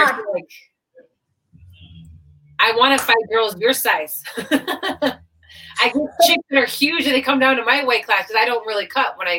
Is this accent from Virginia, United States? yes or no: no; Chicago, Illinois, United States; I love it. It's my hometown, but I grew up in the north suburbs